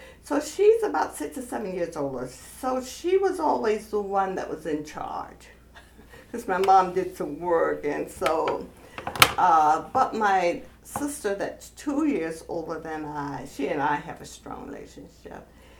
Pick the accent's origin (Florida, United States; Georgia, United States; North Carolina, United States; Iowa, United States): North Carolina, United States; Chapel Hill; I was born here in Chapel Hill. Went to Lincoln High School, which was a black school at that time. Elementary and high school there.